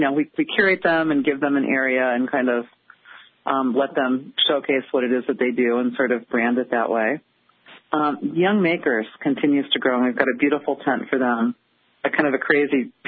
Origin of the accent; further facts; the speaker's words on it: California, United States; Well, possibly. You know, again, I'm from California and Bay Area, and so we have, you know, we're kind of used to this.